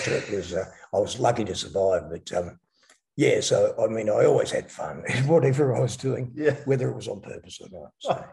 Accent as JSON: {"language": "English", "town": "Melbourne", "region": "Victoria", "country": "Australia", "tie": "born or raised there", "said": "I grew up in predominantly East Malvern, leafy suburb of East Malvern."}